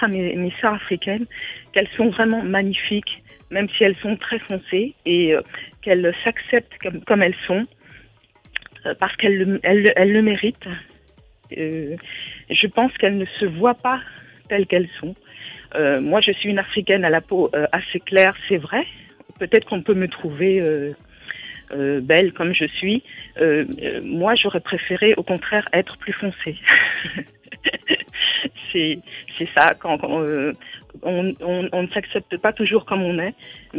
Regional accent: France; also born or lived in Angola; Moi, je suis africaine. Je suis née en Angola, une ancienne colonie portugaise. Donc, c'est vrai que j'ai du sang portugais, je suis claire. Je suis claire de peau et j'ai éclairci en grandissant en France.

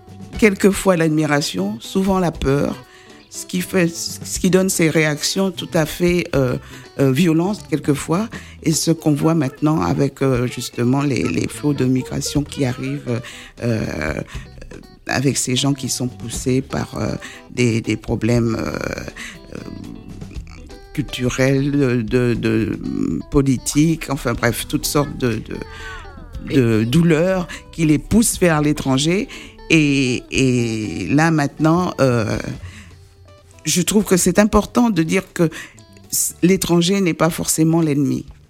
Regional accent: Martinique, France; born there; also born or lived in Switzerland; je suis née à la Martinique, je suis venue en France, après je suis allée en Suisse romande, ouais. Ensuite Suisse allemande, ouais. Et j'ai beaucoup voyagé à l'étranger.

